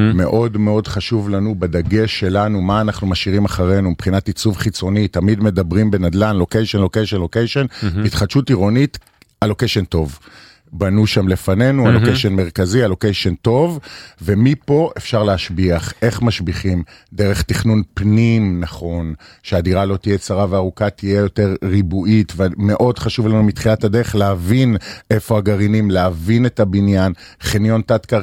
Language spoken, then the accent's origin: Hebrew; Haifa, Haifa District, Israel; אני יזם, חיפאי, אני ממקימי קבוצת מבנים, בעבר הייתי, אני מושרש בחיפה כי הייתי פה בחיי הלילה